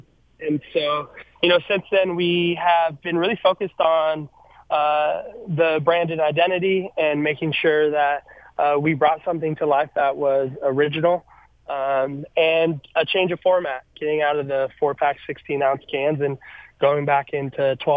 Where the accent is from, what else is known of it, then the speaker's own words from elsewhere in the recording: Santa Rosa, California, United States; we grew up in Santa Rosa, and I have two older brothers